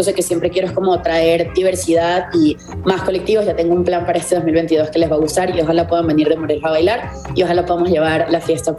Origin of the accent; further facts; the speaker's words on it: Venezuela; now in Mexico City, Mexico; yo soy venezolana, mi mamá es brasileña, o sea, crecí como con tambores, ritmos afrolatinos, ritmos mestizos, mucha música brasileña, y cuando me mudé a México, a la Ciudad de México